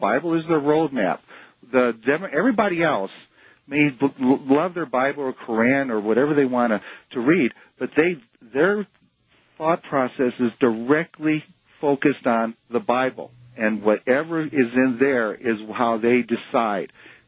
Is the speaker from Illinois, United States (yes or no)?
yes; Chicago, Illinois, United States; I grew up in Chicago, too. I know what the Daily Machine was like.